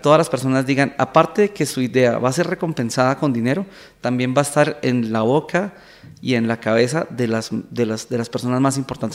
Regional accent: Colombia; somos orgullosamente colombianos.

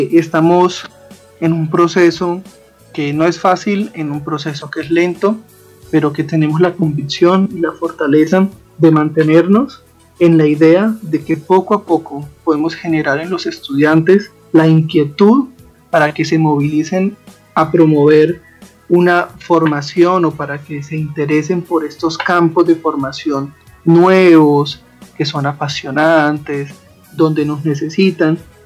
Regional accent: Colombia; pues como buenos colombianos, todo lo que nos apasiona entonces nos moviliza.

